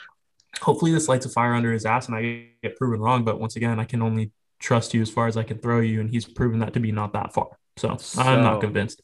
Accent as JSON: {"language": "English", "town": "Hawthorne", "region": "California", "country": "United States", "said": "I'm from Hawthorne, so seeing him run through the streets of Hawthorne"}